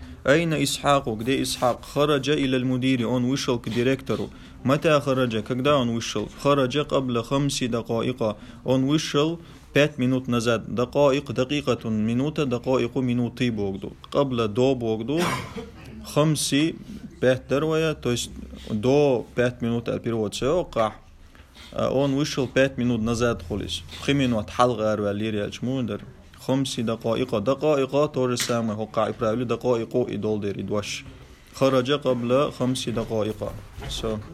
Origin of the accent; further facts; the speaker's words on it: Pakistan; انا من باكستان يا из باكستان